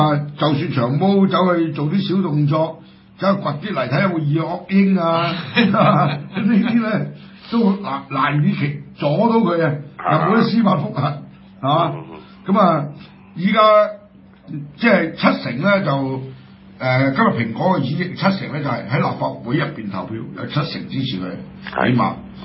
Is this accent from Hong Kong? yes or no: yes; Hong Kong; 咁我哋香港人開咩咧？